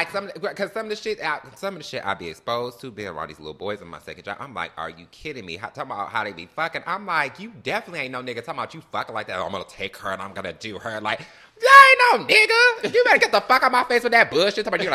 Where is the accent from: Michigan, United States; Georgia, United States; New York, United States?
Michigan, United States; Detroit; To me, a nigga, we are from Detroit.